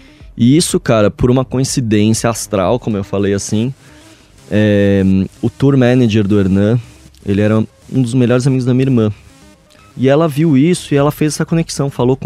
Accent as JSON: {"language": "Portuguese", "region": "São Paulo", "country": "Brazil", "said": "Vai que ele é antenado, que eu sou de São Paulo, e o cara resolve me tocar a track aqui também."}